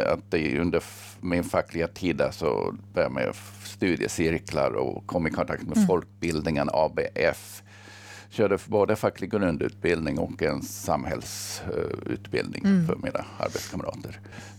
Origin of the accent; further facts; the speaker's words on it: Finland; För alltså, jag kommer ju från Finland och vi har en liten brutalare historia i arbetarklassen där